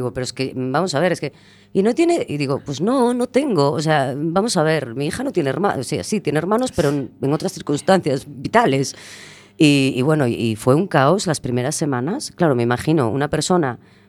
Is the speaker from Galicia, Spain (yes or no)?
yes; Pontevedra, Galicia, Spain; que yo, que vengo de Pontevedra, que está ahí al lado